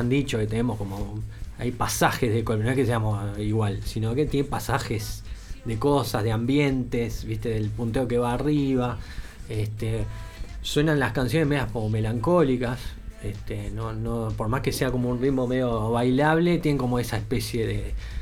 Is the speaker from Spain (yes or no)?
no; Uruguay; sabemos cómo somos los uruguayos